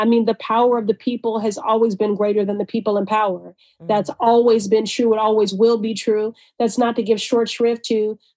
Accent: Chicago, Illinois, United States; You know, growing up in Chicago, look, I had a woman mayor in Jane Byrne.

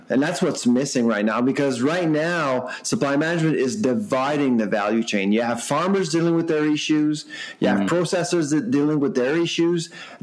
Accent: Farnham, Quebec, Canada; I grew up in Farnham, Quebec, in rural Quebec, and I saw all sorts of things going on when I was growing up.

